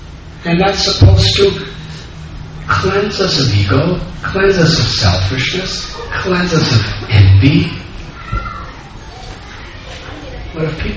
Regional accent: Mumbai, Maharashtra, India; Because I'm from Bombay, I see.

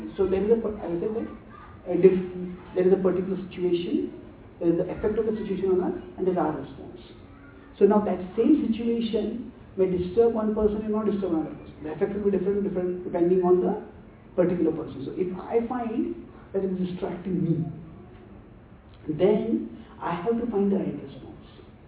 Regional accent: India; I'm coming from India, I'm from Brahmacharya

